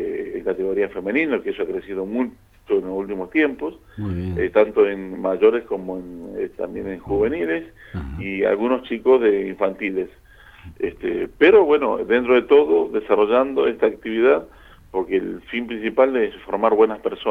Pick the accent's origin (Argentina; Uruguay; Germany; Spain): Argentina; Córdoba; moved away as an adult; now in Patagonia, Argentina; yo soy oriundo de Córdoba. Ajá. Pero ya hace 30 años que estoy en la Patagonia, ¿sí?